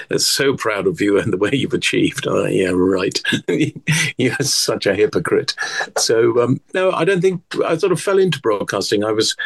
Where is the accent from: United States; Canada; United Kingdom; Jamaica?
United Kingdom; South West England; Yes, I was born on Dartmoor, 1962, a little chilly